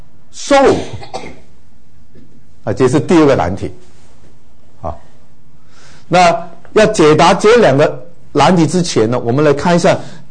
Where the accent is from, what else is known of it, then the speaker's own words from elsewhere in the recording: China; 其实我们中国人常常讲的，我们不会说啊，人死了他灵魂就飞出去了上天